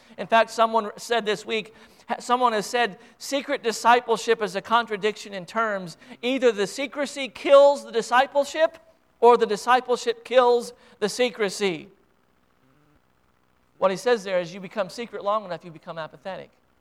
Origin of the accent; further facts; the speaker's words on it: United States; Being an American and a Christian in America, we have blessings upon blessings every single day just by being an American and being a Christian.